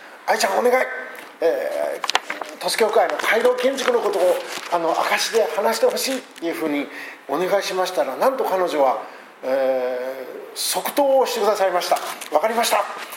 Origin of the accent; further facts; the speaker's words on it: Kitakyushu, Fukuoka, Japan; born there; 実は私は北九州市の小倉の生まれなんです。